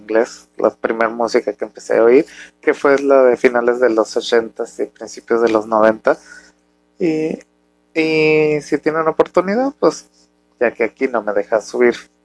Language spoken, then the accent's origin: Spanish; Mexico; Es una faceta que yo como persona, un mexicano, con familia muy tradicional